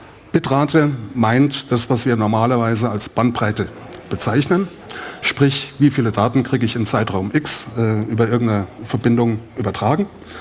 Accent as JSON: {"language": "German", "town": "Coburg", "region": "Bavaria", "country": "Germany", "said": "Ich bin aus dem Herzogtum in Coburg"}